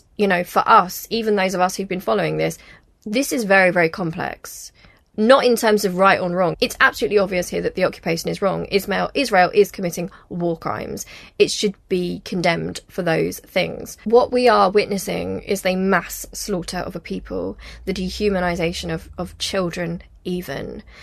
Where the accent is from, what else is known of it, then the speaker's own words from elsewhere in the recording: United Kingdom; you're just going to have to cope with the fact that I am British. I've lived here all my life. I will always be British.